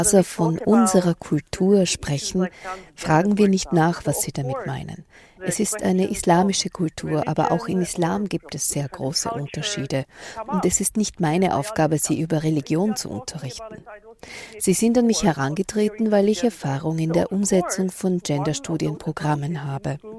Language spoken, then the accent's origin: German; Czechia; Mein Herkunftsland Tschechien hat CEDAW 93 unterzeichnet.